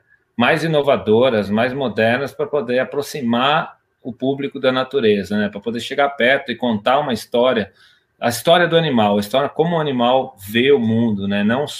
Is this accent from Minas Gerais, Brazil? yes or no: yes; Itajubá, Minas Gerais, Brazil; born there; eu nasci em Itajubá, no interior de Minas Gerais, lugar rodeado por montanhas, no meio da Serra da Mantiqueira.